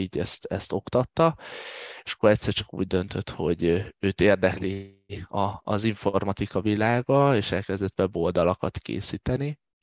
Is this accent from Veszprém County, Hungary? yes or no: yes; Veszprém, Veszprém County, Hungary; also born or lived in Debrecen; Én az első 10 évemet azt Debrecenben éltem, aztán a szüleim úgy döntöttek, hogy kell egy kis helyzet vagy pozíció váltás, és átköltöztünk Veszprémbe, és akkor ott éltem 10 éves koromtól a gimnázium végéig, és utána pedig egyedül felköltöztem Budapestre 19 évesen